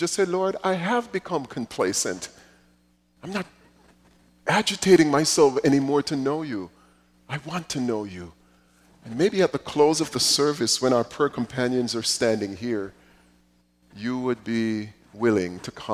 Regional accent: Jamaica; When I was growing up in Jamaica

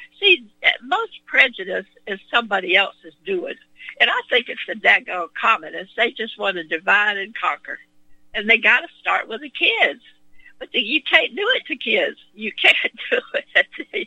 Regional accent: Mississippi, United States; born there; I'm 80, and I was born in Mississippi, and unfortunately, I've been around not the world, but the country, because I was a military brat, too

